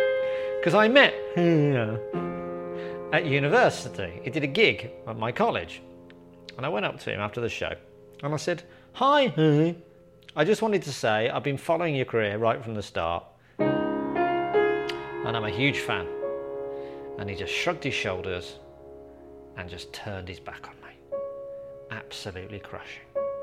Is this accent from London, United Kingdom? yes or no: no; Birmingham, West Midlands, United Kingdom; And I was born in the in Birmingham, in the UK, and went to school there.